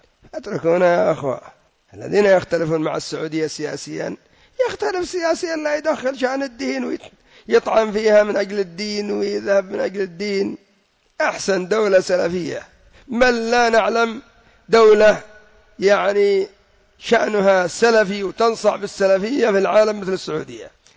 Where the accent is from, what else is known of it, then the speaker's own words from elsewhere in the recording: Yemen; أقول لكم والله لو كانت عندنا في اليمن ما يستطيعوا يدوروا الحمامات